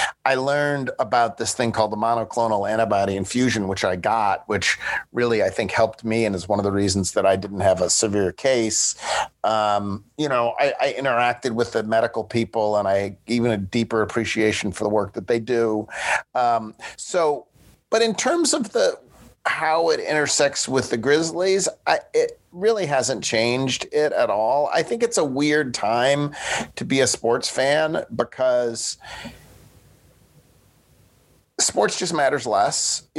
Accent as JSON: {"language": "English", "town": "Buffalo", "region": "New York", "country": "United States", "tie": "born or raised there", "said": "when I was in Buffalo, I was growing up in Buffalo"}